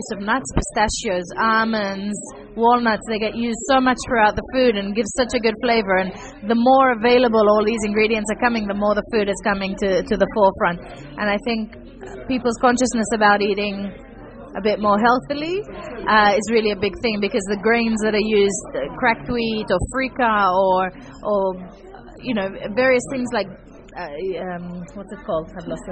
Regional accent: Israel; moved away as an adult; now in London, United Kingdom; We moved here 11 years ago from Israel after being chefs for a while, and we wanted to try and see the world a bit and cook in different places.

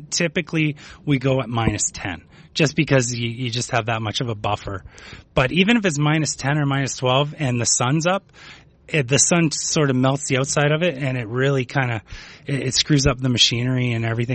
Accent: St. Catharines, Ontario, Canada; I'm from St. Catharines, Ontario, in Canada.

